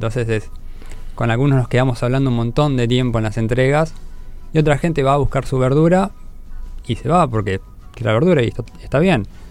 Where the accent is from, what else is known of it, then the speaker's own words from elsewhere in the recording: El Bolsón, Río Negro, Argentina; Nací en el Bolsón, sí, nacido y criado en el Bolsón.